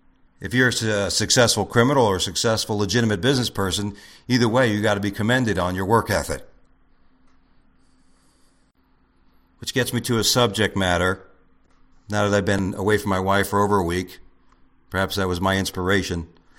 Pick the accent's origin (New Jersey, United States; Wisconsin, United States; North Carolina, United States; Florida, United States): Florida, United States; also born or lived in New York; not too far from where I grew up as a kid in South Florida when I moved from New York.